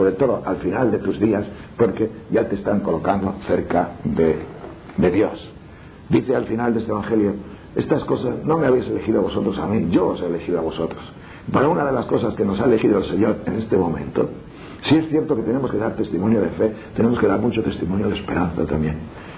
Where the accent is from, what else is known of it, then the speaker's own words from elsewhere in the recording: Tejerina, Castile and León, Spain; pues murió de repente en mi pueblo, aquí en Tejerina, jugando a los bolos